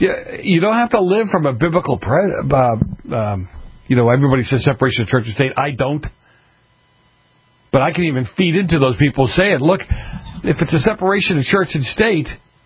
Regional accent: Boston, Massachusetts, United States; I grew up in Boston.

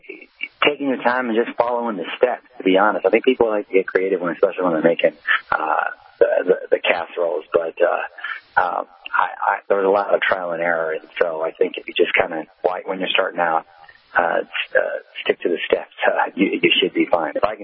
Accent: San Diego, California, United States; now in Los Angeles, United States; I'm the Chargers because I was originally from San Diego and now claim L.A.

